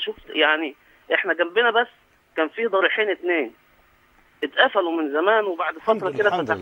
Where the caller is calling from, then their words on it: Monufia Governorate, Egypt; من المنوفيه ان شاء الله